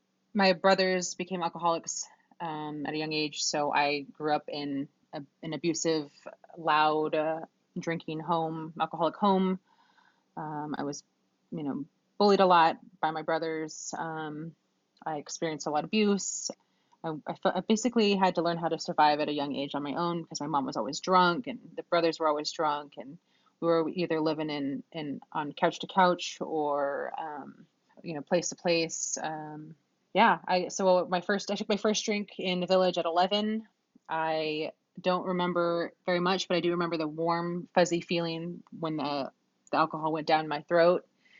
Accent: Anchorage, Alaska, United States; also born or lived in Grayling, Alaska / Hawaii; I'm originally from Alaska. I was born and raised in Anchorage, but I was also raised in Grayling on the lower Yukon River, as well as the Big Island of Hawaii.

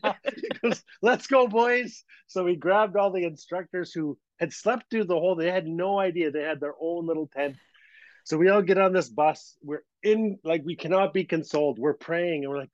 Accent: Fort Smith, Northwest Territories, Canada; I can trace it back to these stories around the campfire growing up in Fort Smith, Northwest Territories.

